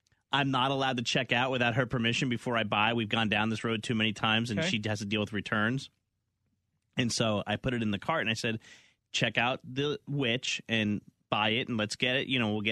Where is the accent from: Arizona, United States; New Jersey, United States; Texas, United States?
New Jersey, United States; In my house I grew up in New Jersey.